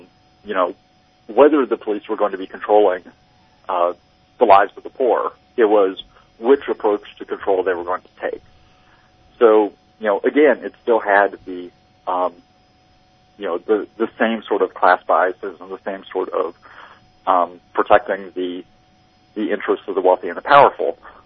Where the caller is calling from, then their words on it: Portland, Oregon, United States; I'm Portland, Oregon.